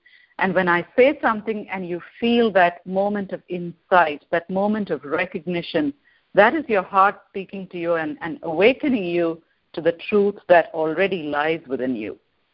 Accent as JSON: {"language": "English", "country": "India", "tie": "born or raised there", "moved": "as an adult", "lives_now": "Chicago, United States", "said": "I was born and raised in India, but my husband, daughter, who was 15 at the time, and I moved to the States. We live in Chicago. We moved in the spring of 2008."}